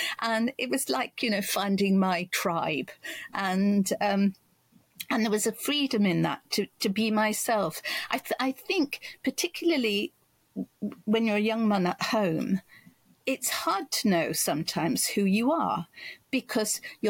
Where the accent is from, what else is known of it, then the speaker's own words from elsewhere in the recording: Kingston, London, United Kingdom; also born or lived in Lewisham; we moved from Lewisham in London to Kingston, where we were given a council flat. And so I was a year and a half in to schooling, so that when I arrived at six and a half or whatever